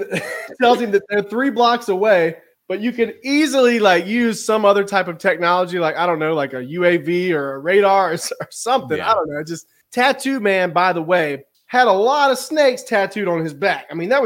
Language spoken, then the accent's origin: English; Mississippi, United States; When I was growing up, I'm from South Mississippi, and I'm white, okay?